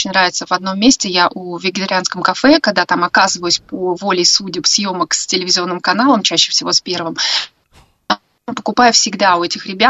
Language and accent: Russian; Tashkent, Uzbekistan; Я, например, выросла на этом в Ташкенте.